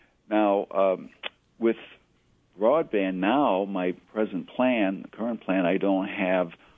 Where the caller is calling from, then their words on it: Rochester, New York, United States; Rochester.